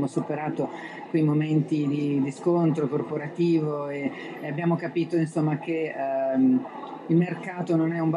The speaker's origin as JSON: {"language": "Italian", "region": "Apulia", "country": "Italy", "said": "Certamente, io lo sono anche io, anche perché considero Bari veramente una seconda casa oramai"}